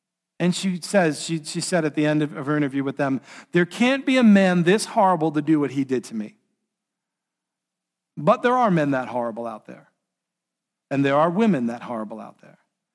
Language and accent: English; New York City, New York, United States; I grew up in New York City. I have a habit.